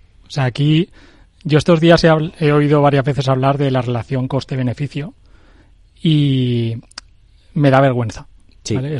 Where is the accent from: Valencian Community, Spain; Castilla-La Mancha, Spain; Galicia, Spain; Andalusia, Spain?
Valencian Community, Spain; Torrent; Mi pueblo se ha organizado en Torrent, ayuda al municipio de al lado, que es Picaña.